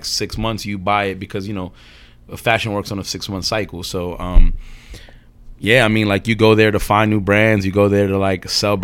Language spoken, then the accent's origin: English; New York, United States; I'm from this area called Ozone Park, which is on the borderline of East New York, Brooklyn, and I guess Jamaica, Queens.